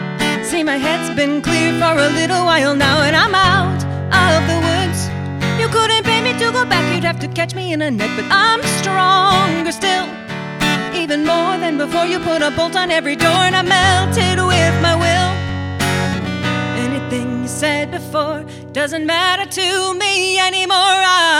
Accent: Manitowoc, Wisconsin, United States; now in Madison, United States; And I was born and raised in Wisconsin, in Manitowoc, but I feel like I'm spiritually reborn here in Madison.

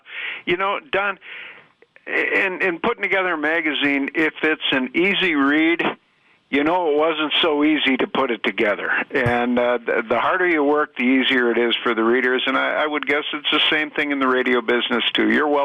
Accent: Green Bay, Wisconsin, United States; I grew up in Green Bay.

